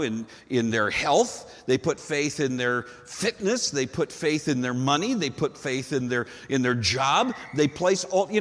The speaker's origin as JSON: {"language": "English", "region": "Minnesota", "country": "United States", "tie": "born or raised there", "said": "I mean, I grew up in Minnesota, and so when fishing, we would go fishing in a calm lake."}